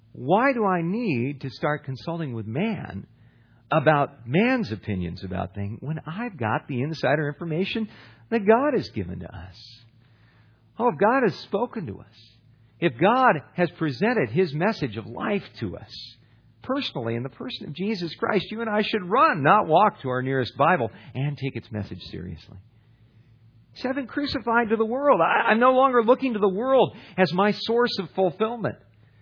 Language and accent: English; California, United States; I grew up in Southern California. I tell people I grew up in the ghetto of Las Posas Estates, man.